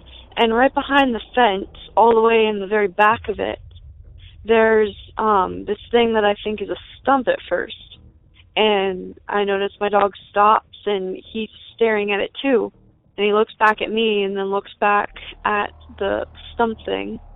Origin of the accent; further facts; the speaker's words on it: Cincinnati, Ohio, United States; I'm from rural Cincinnati, Ohio, just outside of Bethel. Now, my family, they come from the Kentucky Appalachian Mountains, and of course, we're very superstitious people